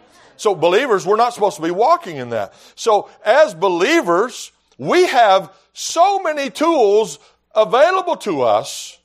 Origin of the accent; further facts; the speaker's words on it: Texas, United States; Now, here's my point. I'm not that tough. I'm from West Texas.